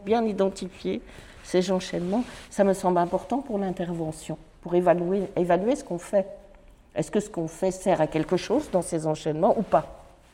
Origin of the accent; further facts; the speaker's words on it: Hauts-de-France, France; le Hainaut, qui est le monde ouvrier d'où je viens, le monde ouvrier du Nord, l'ancien bassin minier